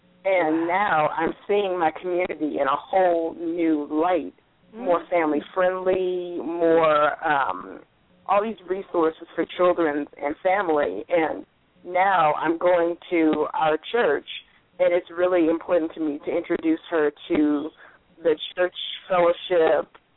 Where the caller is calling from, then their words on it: Alameda, California, United States; I'm calling from Alameda, California, which is up Northern California.